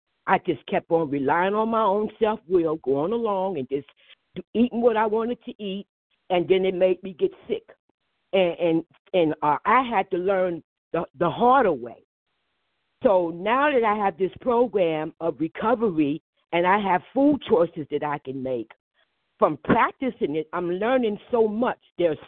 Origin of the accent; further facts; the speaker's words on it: New Jersey, United States; I'm from New Jersey.